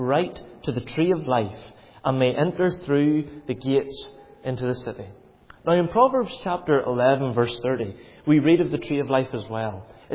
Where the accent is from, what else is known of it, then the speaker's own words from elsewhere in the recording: Ballymoney, Northern Ireland, United Kingdom; There are big names for them, but I just like to simplify things down because I'm from Ballymoney. I'm not the brightest spark in the shed.